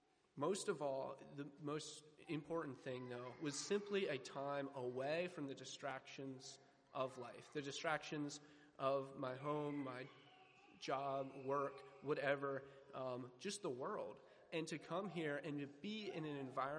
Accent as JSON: {"language": "English", "region": "Pennsylvania", "country": "United States", "said": "I'm from Pennsylvania."}